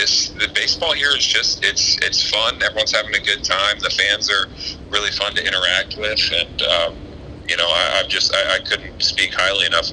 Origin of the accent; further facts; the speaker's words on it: Philadelphia, Pennsylvania, United States; now in Los Angeles, United States; we're from Philadelphia, but we moved to Los Angeles a couple years ago